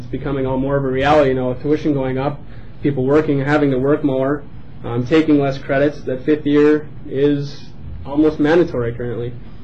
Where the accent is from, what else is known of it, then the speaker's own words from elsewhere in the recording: Virginia, Minnesota, United States; I'm from Virginia, Minnesota. I attended Mesabi Range Community Technical College for 2 years.